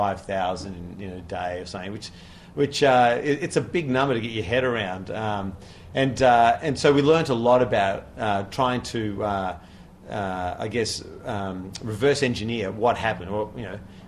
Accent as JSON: {"language": "English", "country": "Australia", "said": "I'm Australian, so don't adjust your speakers."}